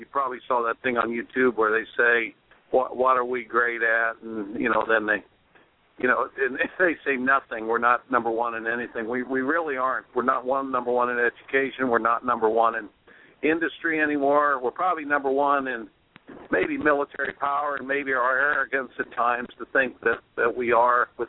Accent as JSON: {"language": "English", "town": "Indianapolis", "region": "Indiana", "country": "United States", "tie": "born or raised there", "said": "And then, you know, I grew up in Indianapolis."}